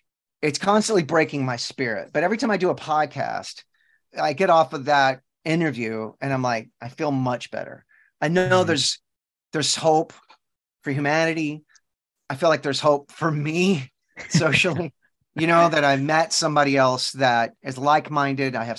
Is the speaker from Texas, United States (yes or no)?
yes; Texas, United States; born or raised there